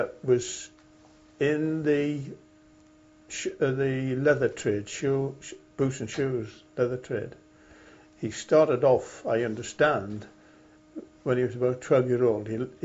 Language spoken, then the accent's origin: English; Sunderland, North East England, United Kingdom; born there; I was born in Sunderland on the 16th of November 1920. So that makes me now 82 years old, coming up 83.